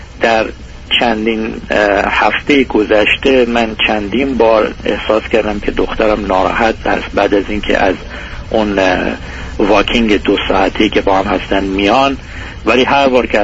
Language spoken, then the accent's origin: Persian; Iran; moved away as an adult; مثل همه مرد ایرانی دیگه، چون من 38 سال از عمرم و در ایران بزرگ شدم، الان 15 سال فقط خارج از ایران هستم